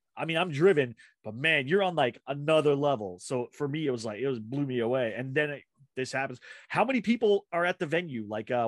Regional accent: Henderson, Nevada, United States; I grew up in Vegas. I graduated high school in Vegas in Green Valley. So that's in Henderson.

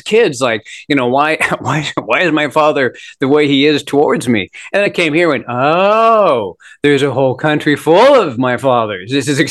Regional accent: Minnesota, United States; also born or lived in Canada; Like I grew up, for the most part, born in Canada, but I grew up in Minnesota, and so we always had a bit of a rivalry with like Iowa or Wisconsin.

